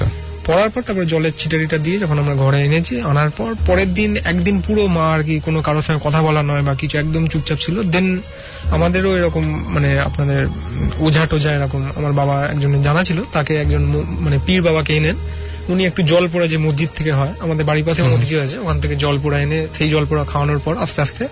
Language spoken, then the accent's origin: Bangla; Kolkata, West Bengal, India; এবং আমার বাড়ি হচ্ছিল বেহালায়